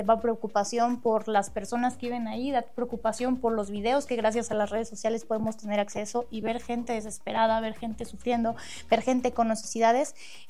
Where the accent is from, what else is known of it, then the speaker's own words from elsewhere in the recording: Mexico; porque así somos los mexicanos